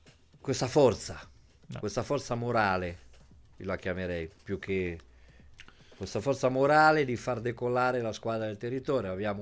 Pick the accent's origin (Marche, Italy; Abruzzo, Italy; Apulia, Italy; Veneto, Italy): Marche, Italy; Ancona; ma io sono d'Ancona e una mano la do, quello sì.